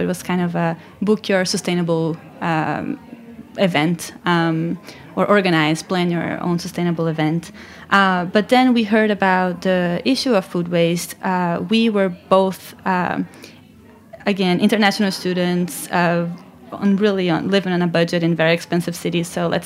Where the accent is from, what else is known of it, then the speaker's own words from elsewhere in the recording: Brazil; So I mentioned I'm from Brazil